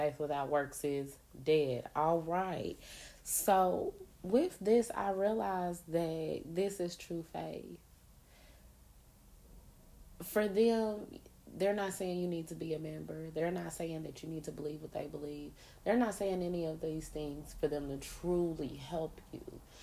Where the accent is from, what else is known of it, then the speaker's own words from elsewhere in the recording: Indianapolis, Indiana, United States; I am from Indianapolis, Indiana, aka Naptown, aka Napganistan.